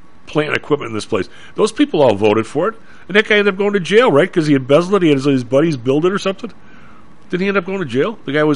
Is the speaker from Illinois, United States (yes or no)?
yes; Evergreen Park, Illinois, United States; Now, I grew up in Evergreen Park, which is, you know, right next to, it's engulfed by Chicago, so you can say you lived in Chicago pretty much.